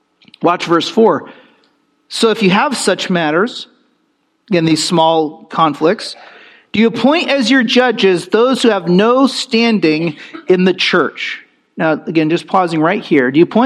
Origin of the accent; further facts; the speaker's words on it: New Jersey, United States; Now I'm from Jersey. You know what I'm saying? And we're going to deal with this the Jersey way.